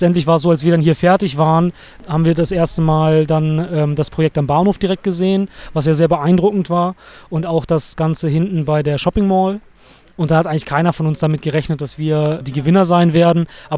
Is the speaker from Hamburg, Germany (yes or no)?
no; Bremen, Germany; weil die von der Stadt wegfliegen, wo ich herkomme, also aus Bremen.